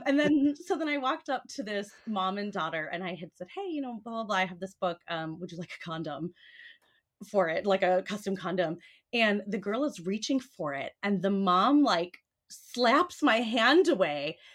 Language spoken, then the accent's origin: English; Minnesota, United States; And as I'm from Minnesota, I like am obligated to know all of them.